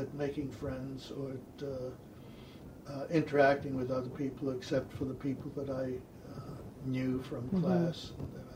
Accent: Germany; now in United States; We were officially classified and had to register as enemy aliens because we came from Germany.

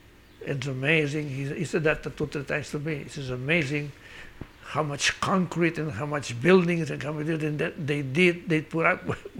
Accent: Piles, Valencian Community, Spain; English is a second language; And in my hometown, Piles, today has changed because it's next to the seashore, and that has been a boom for quite a few years.

